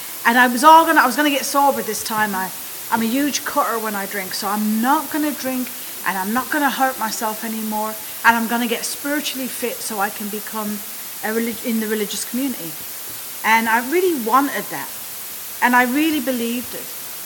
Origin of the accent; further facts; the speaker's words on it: Ireland; accent: Irish; I'm Irish, the accent is Irish. Yes, I was born in Ireland.